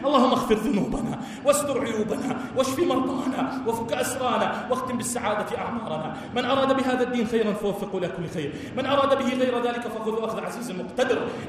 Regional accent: Jordan; اللهم اجعل بلدنا الأردن واحة للأمن والأمان

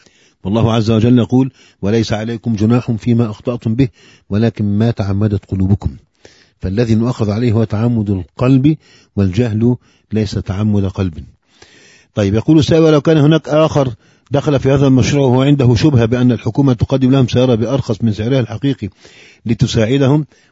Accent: Egypt; الطرقات عندنا في مصر صارت ممتلئة بالسيارات الجديدة

